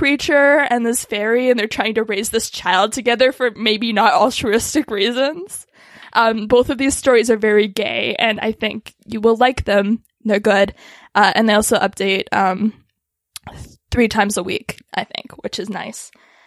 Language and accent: English; Canada; And I love this one because I'm Canadian and there are so many Canadian jokes in it.